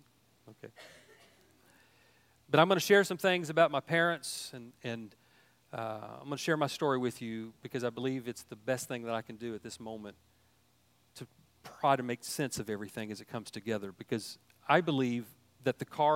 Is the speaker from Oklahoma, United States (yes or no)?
yes; Enid, Oklahoma, United States; born there; I was born in Enid, Oklahoma, September 25th, 1962. And after I got out of the hospital, my parents took me to our little farmhouse that we lived in out between Lahoma and Mino.